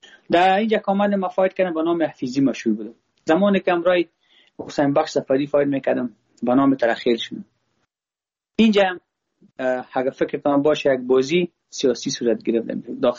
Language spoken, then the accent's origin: Persian; Afghanistan